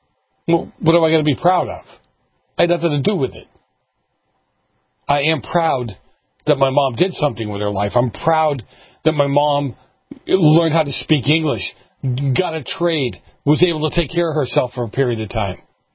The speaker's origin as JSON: {"language": "English", "country": "United States", "said": "what's afforded me as an American, not as a white guy, but as an American, what's afforded me is the ability to succeed."}